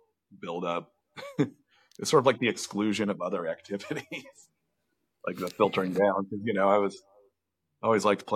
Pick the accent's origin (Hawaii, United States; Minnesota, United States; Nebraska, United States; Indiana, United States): Indiana, United States; now in Chicago, United States; I grew up in Indiana. Mm-hmm. So I moved to Chicago after college.